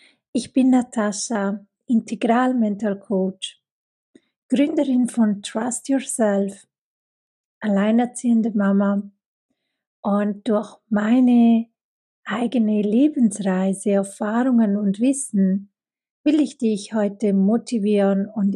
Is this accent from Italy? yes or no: yes; Italy; Doch als Italienerin durfte ich das damals nicht so aussprechen.